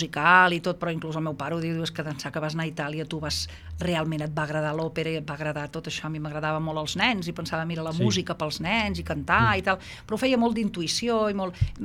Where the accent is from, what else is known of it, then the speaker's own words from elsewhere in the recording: Catalonia, Spain; amb italià, és a dir, ho tinc com més com a segona llengua, que el castellà se'm nota més que sóc català.